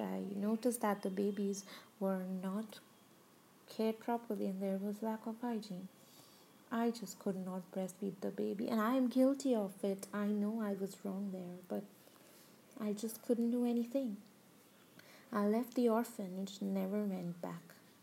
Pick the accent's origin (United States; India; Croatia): India; So, I'm an Indian woman. … And I live with my husband, whose name is Ketan, and my father-in-law.